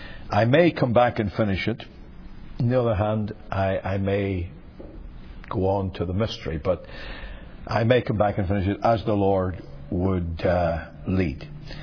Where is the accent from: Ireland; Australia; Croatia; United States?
Ireland; Me, I'm an Irishman and I just fly by the seat of my pants.